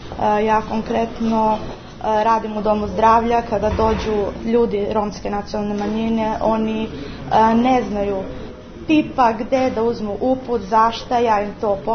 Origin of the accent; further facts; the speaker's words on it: Prokuplje, Southern and Eastern Serbia, Serbia; dolazim iz Prokuplja.